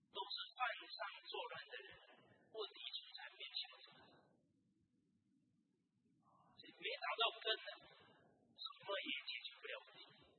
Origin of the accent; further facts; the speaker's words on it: China; 而我们中国人呢，我们这个民族呢特别重视教育